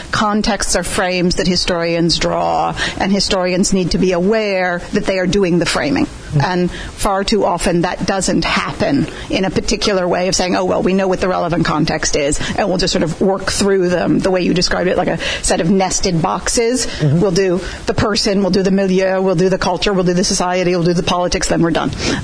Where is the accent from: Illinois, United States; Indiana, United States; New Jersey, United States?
Indiana, United States; from Indiana